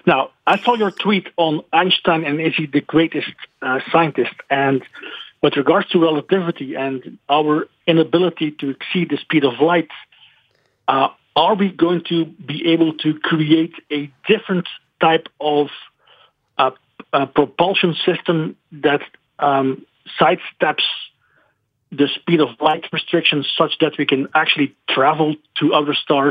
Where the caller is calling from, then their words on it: Belgium; I am calling from Belgium.